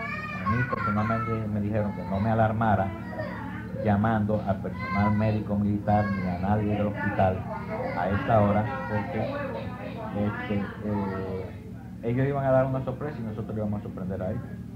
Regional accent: Cuba; moved away as an adult; No, yo salí de Cuba con más facilidad, con menos problemas.

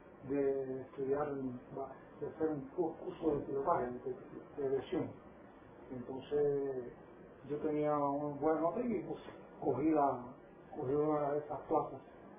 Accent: Agramonte, Matanzas, Cuba; No, yo soy natural de Agramonte, provincia de Matanzas.

